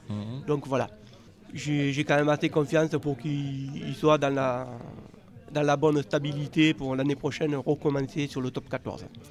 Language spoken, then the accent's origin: French; Montpellier, Occitanie, France; j'arrive du nord-ouest de Montpellier. Du coup, je suis montpelliérain.